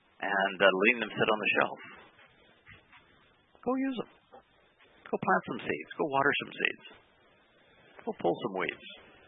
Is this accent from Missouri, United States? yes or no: yes; Missouri, United States; I'm from Missouri, the show me state, and you've got to prove it.